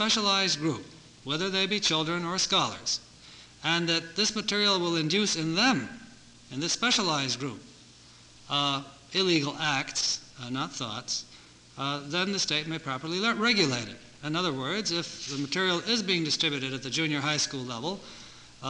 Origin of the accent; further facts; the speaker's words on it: New York, United States; such as we have in my hometown, New York.